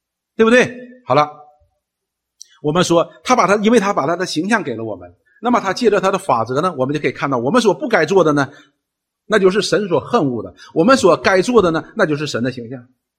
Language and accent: Chinese; China; 我们中国人有一句话叫什么，犹抱琵琶半遮面